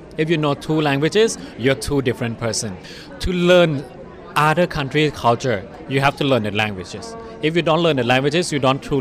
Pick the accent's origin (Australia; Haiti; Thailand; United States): Thailand; now in Zhenjiang, China; I'm from Thailand. Now I study in China in Zhenjiang. I'm a medical student